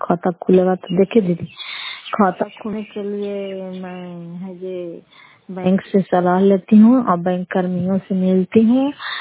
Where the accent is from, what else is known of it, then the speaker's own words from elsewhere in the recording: Bihar, India; घर पते पंचायत मकौता जिला नालंदा कराय ससुराल प्रखंड की निवासी हूँ